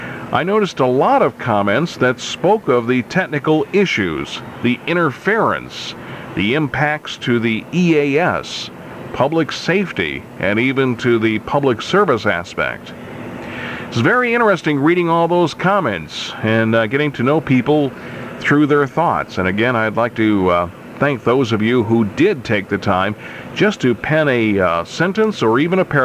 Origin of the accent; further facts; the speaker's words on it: Lima, Ohio, United States; you'd probably love living in my hometown here of Lima, Ohio, because we have a store